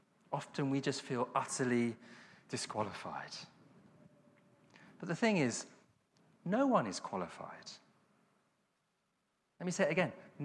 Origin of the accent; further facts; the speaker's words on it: South West England, United Kingdom; I come from Cornwall, so I think I can say that.